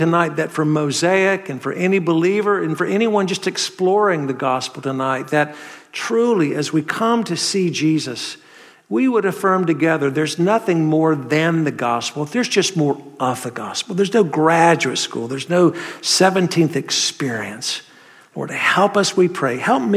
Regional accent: North Carolina, United States; accent: North Carolina; I'm a Southerner. You can tell from this North Carolina accent, part of the country, if not world, I come from.

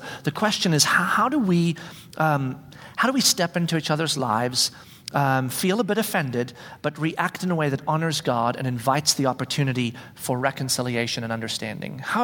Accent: South Africa; we grew up in South Africa during the time of apartheid

